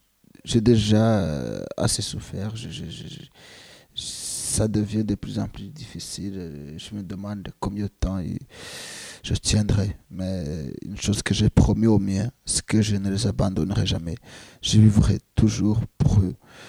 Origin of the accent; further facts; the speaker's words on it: Rwanda; moved away as an adult; now in Switzerland; quand j'ai quitté le Rwanda, je suis passé par la voie ordinaire, c'est-à-dire par l'aéroport international de Kigali au Rwanda, et que je ne me suis pas caché pour venir demander l'asile